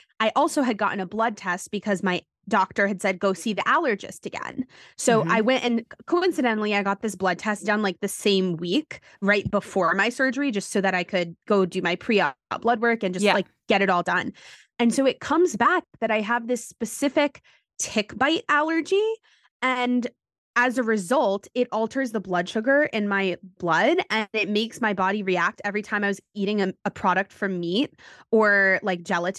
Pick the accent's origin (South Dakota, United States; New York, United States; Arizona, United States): New York, United States; New York City; Growing up in New York City, and, you know, around great food, healthy options, like a lot of options even